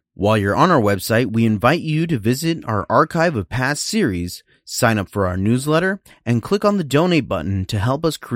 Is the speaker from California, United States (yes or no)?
yes; San Francisco, California, United States; from San Francisco.